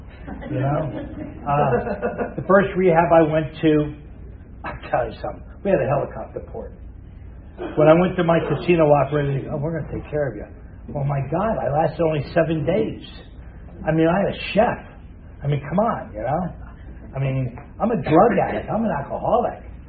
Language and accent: English; New Jersey, United States; I'm a guy from Jersey, so I'm going to talk with my hands, okay? That's what we do in Jersey.